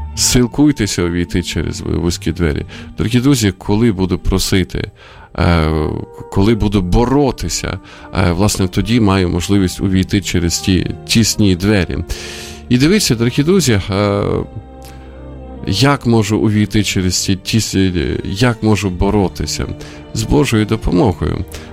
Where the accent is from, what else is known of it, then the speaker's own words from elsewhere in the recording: Sumy, Sumy Oblast, Ukraine; біля мого рідного міста теж от тривають бої, Суми